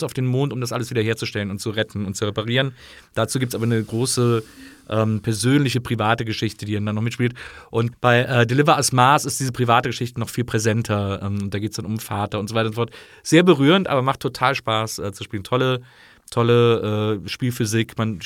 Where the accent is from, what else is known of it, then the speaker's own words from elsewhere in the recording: Rhineland, Germany; aber ich bin ja im Rheinland aufgewachsen